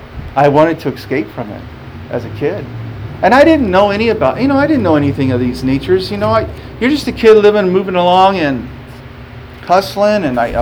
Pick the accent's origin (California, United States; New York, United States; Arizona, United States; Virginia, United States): Arizona, United States; Guadalupe; I grew up in Guadalupe. Okay? So the first 12 years of my life, I'm a Caucasian kid in Guadalupe with an afro.